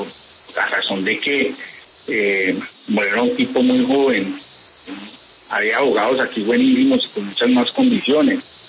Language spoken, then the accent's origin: Spanish; Cali, Valle del Cauca, Colombia; porque yo soy de Cali y crecí en un ingenio azucarero y del cual después fui gerente cerca a Pradera